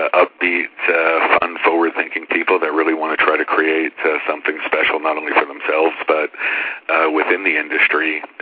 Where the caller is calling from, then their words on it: Farmington Hills, Michigan, United States; I'm calling from Farmington Hills, Michigan, which is a suburb right outside the Detroit area.